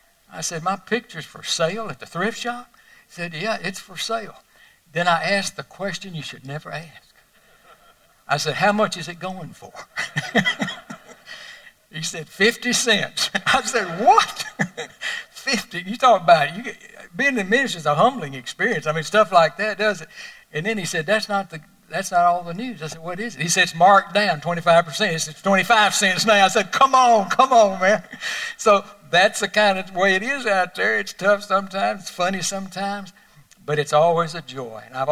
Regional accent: Nashville, Tennessee, United States; You know, I'm from Nashville, so I used to say, I'm going to the Holy Land.

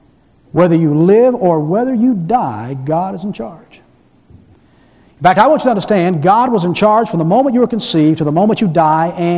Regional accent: Atlanta, Georgia, United States; born there; The day I was born in Crawford Long Hospital in Atlanta, Georgia

